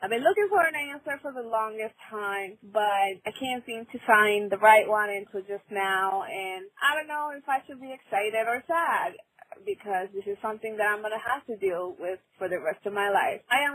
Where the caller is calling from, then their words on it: Delaware, United States; I'm calling from Delaware.